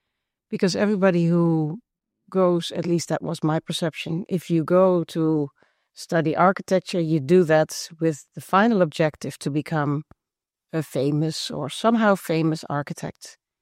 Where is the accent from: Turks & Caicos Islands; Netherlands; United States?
Netherlands; Zeeland; I was born and raised in Zeeland, a province in the southwest of the Netherlands. And when I turned 18, I went to Eindhoven to study architecture or building engineering or a combination of the both.